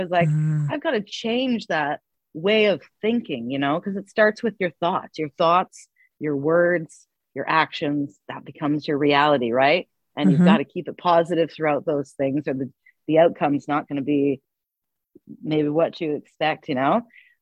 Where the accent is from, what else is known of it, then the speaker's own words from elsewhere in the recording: Prince Edward County, Ontario, Canada; Novel Idea here in Kingston, Books on Main in Bath, and Books & Company in Prince Edward County, my hometown as well.